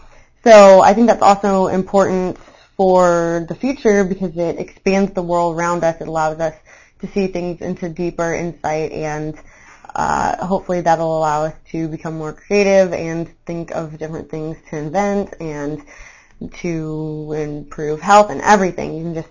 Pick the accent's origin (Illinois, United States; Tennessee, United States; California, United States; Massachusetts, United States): California, United States; Manhattan Beach; I'm from Manhattan Beach, California, which is a little beach community right below Los Angeles International Airport in Los Angeles.